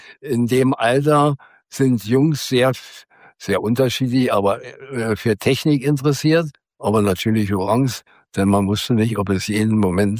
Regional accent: Halbe, Brandenburg, Germany; also born or lived in Berlin; Also ich bin nicht von Anfang an in Halbe groß geworden, sondern ich bin in Berlin geboren und wir sind auch in Berlin bis 1943 geblieben und haben dort gewohnt. Und wegen der Bombenangriffe, die ja massiv 1943 sich ausweiteten, sind wir dann nach Halbe gegangen

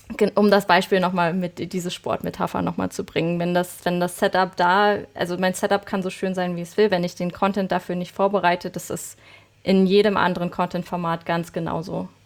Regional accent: Berlin, Germany; accent: Berlin; dass man extrem hört, wo ich herkomme. Und das wollte ich irgendwann, das habe ich tatsächlich raustrainiert, dass man meinen Berlinern nicht mehr so dolle hört.

